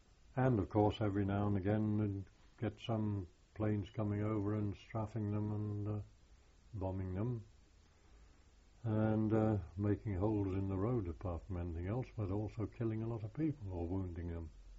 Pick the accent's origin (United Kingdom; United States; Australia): United Kingdom; generally we got on very well with the locals. Being British, of course.